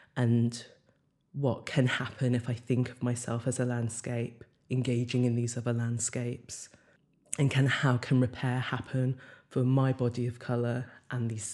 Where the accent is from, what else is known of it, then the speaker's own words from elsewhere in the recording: Wolverhampton, West Midlands, United Kingdom; born there; also born or lived in Australia; now in London, United Kingdom; in Wolverhampton, where I was born in England, and in London, where I've lived as an adult since I was 18